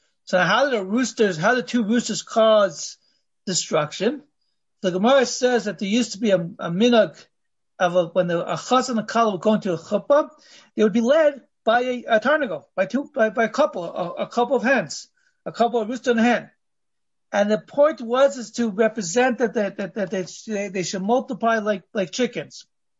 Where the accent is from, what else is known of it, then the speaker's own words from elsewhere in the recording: California, United States; I had the merit of going through a few earthquakes growing up in California.